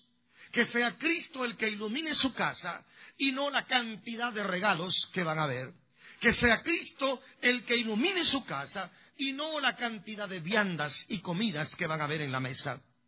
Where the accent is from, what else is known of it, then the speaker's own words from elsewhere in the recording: El Salvador; moved away; Yo, desde el día que salí de El Salvador y me vine a esta ciudad, yo dije, vengo a quedarme y vengo por muchos años.